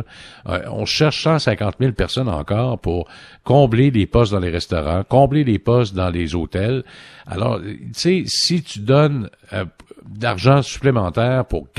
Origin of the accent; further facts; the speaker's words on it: Quebec, Canada; alors que chez nous, au Québec, ben ce qui nous a aidé, c'est qu'on déconfine.